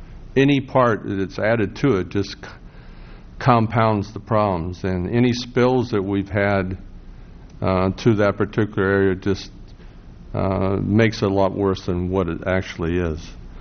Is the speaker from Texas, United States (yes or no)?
no; Salinas, California, United States; because I'm from Salinas